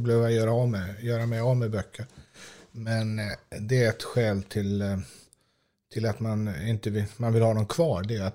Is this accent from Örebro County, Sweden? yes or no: no; Västra Götaland County, Sweden; now in Stockholm, Sweden; jag är uppväxt med en svensk far och en dansk mor i den gamla norska provinsen Bohuslän. Sen har jag studerat vid det svenska universitetet i den östdanska provinsen Skåne. Och sen bor jag i Stockholm sedan 30 år tror jag.